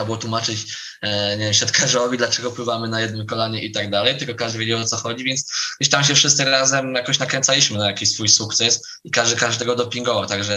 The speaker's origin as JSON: {"language": "Polish", "town": "Węgorzewo", "region": "Warmian-Masurian Voivodeship", "country": "Poland", "said": "bo pochodzę z Węgorzewa."}